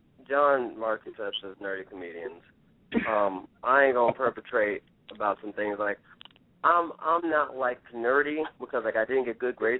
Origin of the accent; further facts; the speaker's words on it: New York City, New York, United States; I'm from Harlem, right? So when I was in high school, a lot of people weren't into the things that I was into.